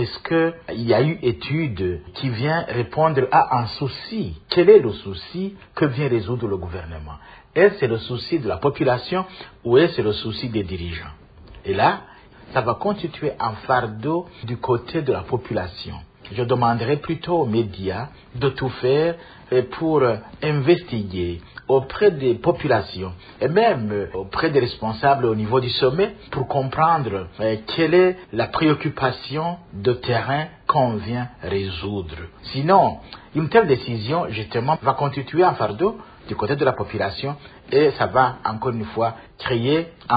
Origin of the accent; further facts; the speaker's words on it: Muyinga, Muyinga Province, Burundi; En tout cas, là où j'ai grandi, dans Muyinga, je vois Ngozi, Kikirundo, je vois Karuzi